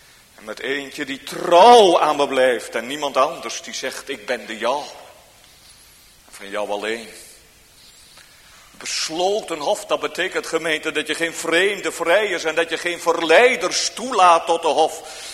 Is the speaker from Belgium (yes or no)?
no; Elburg, Gelderland, Netherlands; In mijn jongensjaren waren er in Elburg, waar ik opgroeide, net buiten de stadsgrachten, een aantal van die hofjes.